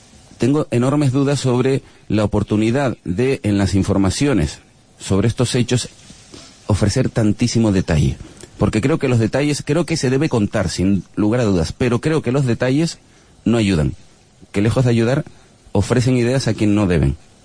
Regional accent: Canary Islands, Spain

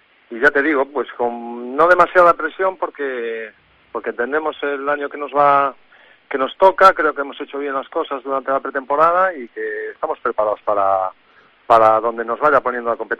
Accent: Bouzas, Galicia, Spain; a mí, que soy de Bouzas y rapidista

